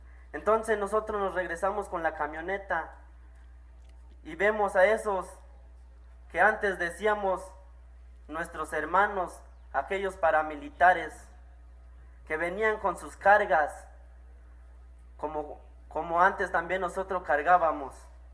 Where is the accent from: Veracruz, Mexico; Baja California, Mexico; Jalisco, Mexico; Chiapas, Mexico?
Chiapas, Mexico; La Realidad; vengo del Caracol 1, La Realidad.